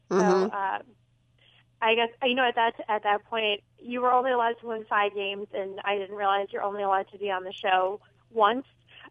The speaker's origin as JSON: {"language": "English", "region": "Illinois", "country": "United States", "tie": "born or raised there", "said": "Yeah, you know, where I grew up outside Chicago, the show was on at 3:30"}